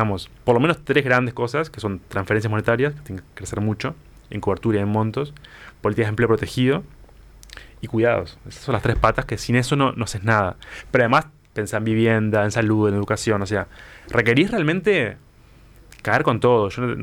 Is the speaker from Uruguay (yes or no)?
yes; Uruguay; ya hemos acordado colectivamente como sociedad uruguaya